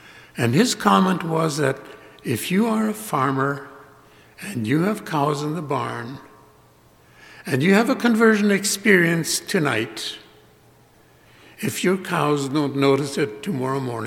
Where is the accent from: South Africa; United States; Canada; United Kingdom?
Canada; Grunthal, Manitoba; Now, I grew up in Grunthal, in the hotbed area of evangelism in Manitoba. Not Grunthal so much, but that whole area, Steinbeck, Rosenart, Gorditz, there were so many other villages, Landmark among others.